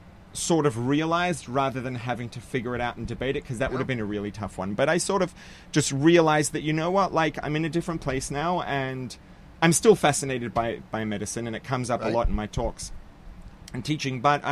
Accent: Melbourne, Victoria, Australia; now in Brooklyn, United States; Yes, I grew up in Melbourne. It's a long swim from Brooklyn.

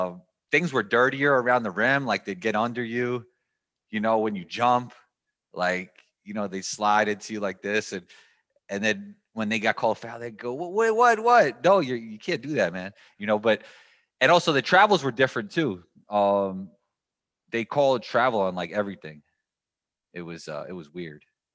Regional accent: New York City, New York, United States; growing up in New York City playing basketball is just different because there's, you know, there's a court on every corner and there's tournaments everywhere.

